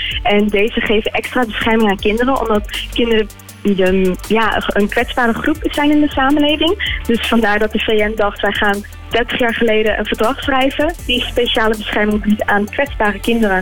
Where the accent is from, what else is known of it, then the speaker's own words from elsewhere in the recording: Friesland, Netherlands; born there; mijn ouders zijn gevlucht vanuit Syrië naar Nederland. En ze hadden geen verblijfsvergunning. Dus ik ben geboren in Friesland. Maar vanaf daar heb ik op 13 verschillende plekken gewoond.